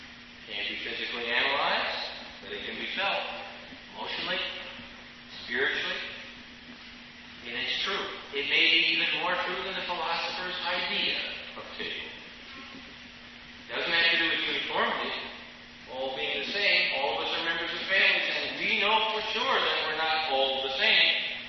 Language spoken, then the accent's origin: English; Midwest, United States; now in Grand Rapids, United States; I'm from the Midwest, and in many, many churches, there is a communion table with a very specific style.